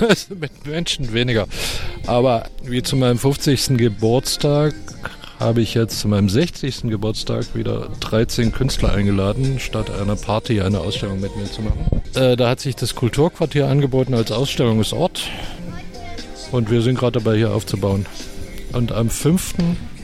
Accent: East Germany, Germany; das finde ich ja sowieso als Ostdeutscher sehr angenehm.

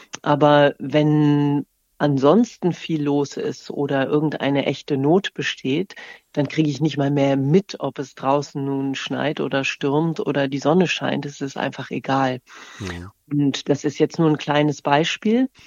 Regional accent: Germany; Also ich bin ja im Westen aufgewachsen

